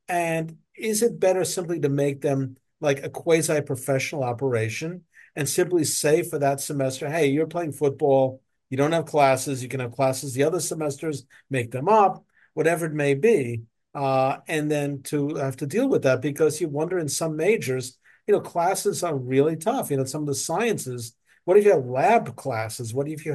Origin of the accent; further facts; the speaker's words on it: New York, United States; Now, mind you, I don't care. I'm from New York.